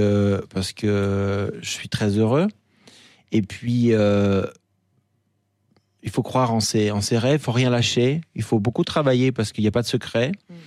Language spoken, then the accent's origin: French; Lille, Hauts-de-France, France; je suis monté à Lille, je suis retourné à Lille, dans ma région natale.